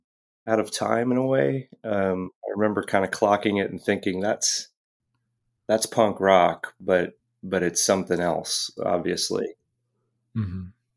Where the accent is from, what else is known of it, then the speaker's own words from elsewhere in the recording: Los Angeles, California, United States; now in San Francisco, United States; I'm from Los Angeles. I've been in San Francisco for like over 30 years, so I kind of feel like a local here now too. But yeah, I spent the first half of my life in Los Angeles.